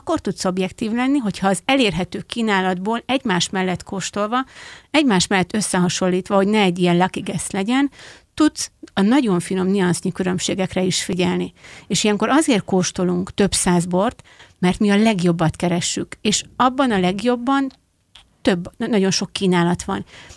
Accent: Heves, Hungary; Hát egyetem alatt Egermellől származom

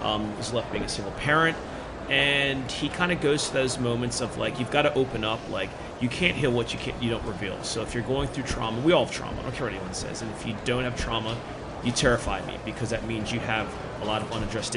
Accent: Hartford, Connecticut, United States; also born or lived in Pennsylvania; technically, I'm from Hartford, Connecticut.

